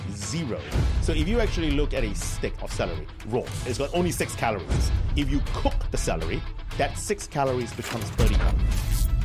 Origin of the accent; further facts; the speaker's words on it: San Francisco, California, United States; moved away as an adult; So I'm from San Francisco. That's where I did my high school.